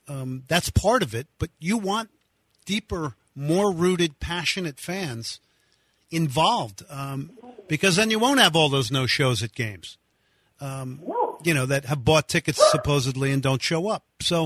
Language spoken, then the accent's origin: English; New Jersey, United States; Well, you know, I'm a fellow Jerseyan. You know that.